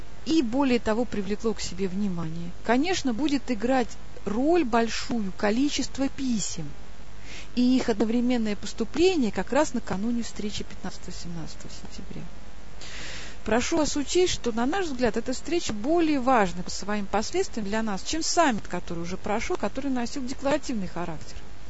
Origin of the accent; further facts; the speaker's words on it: Russia; born there; депортировать нас с вами некуда, мы родились в России